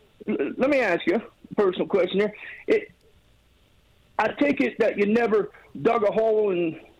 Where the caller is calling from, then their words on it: Kentucky, United States; I'm in the brush of Kentucky.